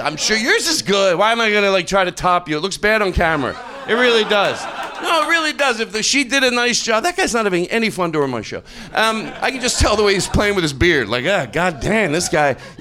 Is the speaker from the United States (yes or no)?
yes; Philadelphia, Pennsylvania, United States; people can hear my accent. I'm from Philadelphia, so if I go water.